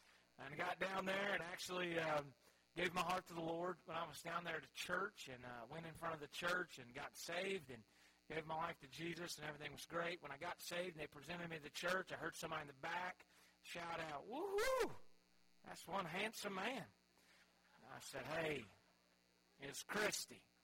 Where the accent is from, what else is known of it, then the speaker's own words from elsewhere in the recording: Charlotte, North Carolina, United States; also born or lived in Greensboro, United States; I'm not from Alabama. I'm actually from Charlotte, North Carolina. My dad and mom still live there. My sisters live around there a little bit. My brother lives there. But we grew up in a pastor's home, so we were a little bit everywhere.